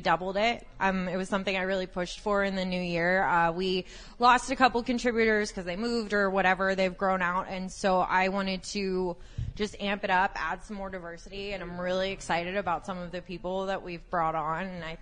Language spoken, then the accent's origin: English; Pittsburgh, Pennsylvania, United States; Me, I like, anytime I leave, I'm like, Pittsburgh, I'm from Pittsburgh.